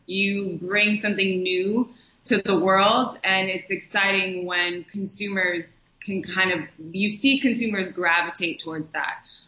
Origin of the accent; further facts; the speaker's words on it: Pennsylvania, United States; I'm from Pennsylvania. So I came from the Poconos, so it's close to New York. So I've always kind of been familiar with the city.